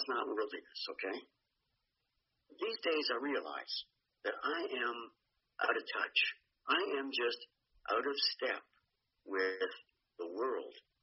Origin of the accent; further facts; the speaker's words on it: Hamilton, Ontario, Canada; now in Ayr, Canada; growing up in Hamilton, living in Simcoe, London, Kitchener-Waterloo, now the Village of Ayr.